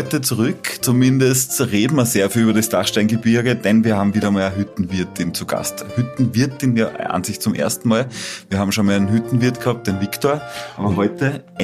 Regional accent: Schörfling, Upper Austria, Austria; Also wir sind ja ganz aus der Nähe von Lenzing in Schörfling daheim.

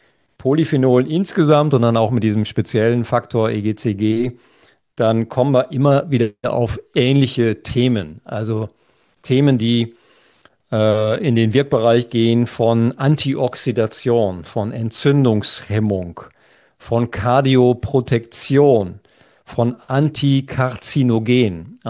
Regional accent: Lower Saxony, Germany; ich komme ja aus dem Schwarzteetrinkerland, ja, nämlich aus Ostfriesland. Und ich bin ja groß geworden mit 3 Tassen Tee morgens, 3 Tassen Tee mittags und 3 Tassen Tee abends.

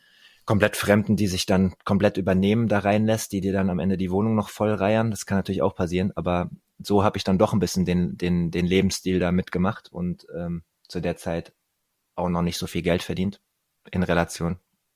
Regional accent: Hesse, Germany; als gebürtiger Hesse, der 5 Stunden von München entfernt wohnt

